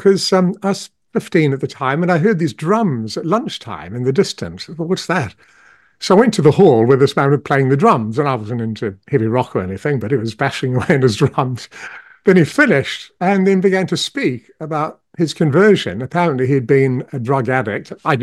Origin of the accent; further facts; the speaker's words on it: New Zealand; I was raised in New Zealand